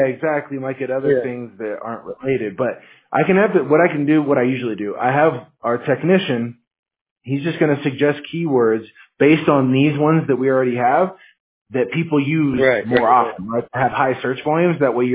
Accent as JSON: {"language": "English", "region": "Washington", "country": "United States", "said": "I'm from Washington, but still California."}